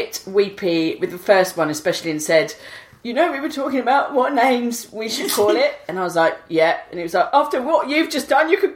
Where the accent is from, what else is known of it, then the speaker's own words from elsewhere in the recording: Rochdale, North West England, United Kingdom; I'm from Rochdale.